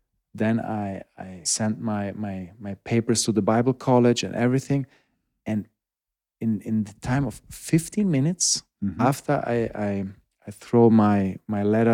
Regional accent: Wolfsburg, Lower Saxony, Germany; It was really hard because then I came home from Fritzlar. I visited home every Friday. It was 200 kilometers, Wolfsburg to Fritzlar.

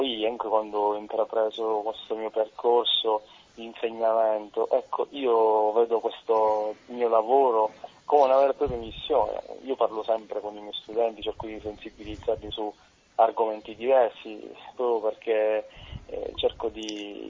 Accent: Sicily, Italy; noi da siciliani non riuscivamo a far nulla

